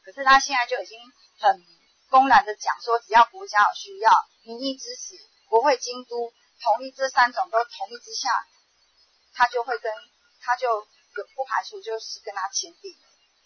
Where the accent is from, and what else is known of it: Taiwan